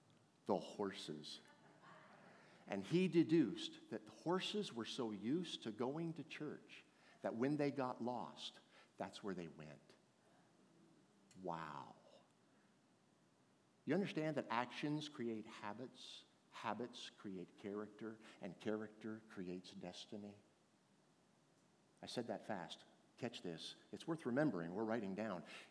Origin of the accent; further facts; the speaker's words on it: San Jose, California, United States; I was a Bay Area boy. I grew up in San Jose.